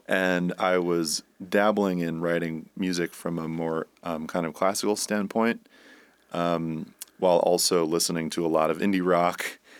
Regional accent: Bronx, New York, United States; born or raised there; now in Troy, United States

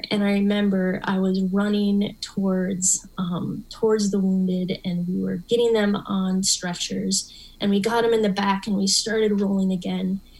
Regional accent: Minnesota, United States; and I'm from Minnesota, I know cold, but I felt like it was colder than any Minnesota winter I'd ever endured.

